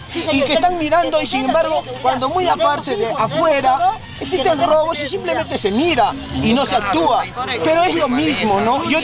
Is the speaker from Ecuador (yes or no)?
no; Arequipa, Peru; Nosotros como ciudadanos arequipeños también somos contribuyentes.